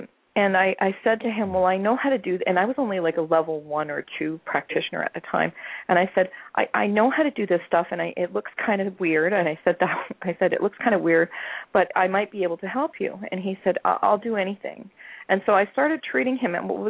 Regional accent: Canada; Although I'm Canadian, I'm very well connected with my Healing Touch colleagues in the States

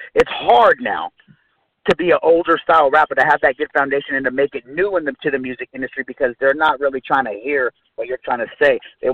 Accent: West Coast, United States; But growing up on the West Coast, I got, you know what I mean?

